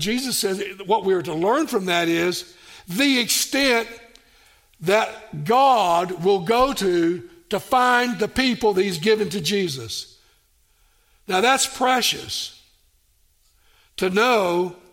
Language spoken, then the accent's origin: English; Tennessee, United States; And as I said, I grew up in Tennessee, and I left and went 2,000 miles away to go to this school